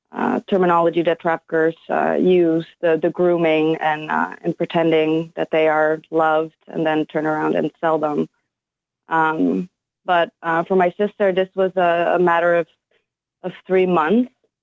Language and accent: English; Netherlands; moved away; Well, back in where I was raised in the Netherlands, we came from a very small town